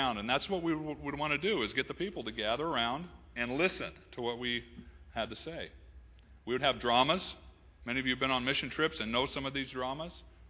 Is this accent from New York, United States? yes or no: no; Los Angeles, California, United States; I usually start off with saying, you know what, I'm from Los Angeles, or from California.